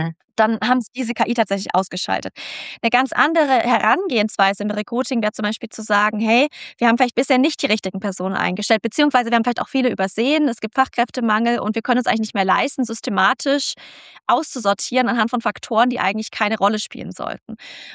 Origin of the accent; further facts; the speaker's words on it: Germany; Ich bin eine weiße Frau, ich komme aus der Mittelschicht, aus Deutschland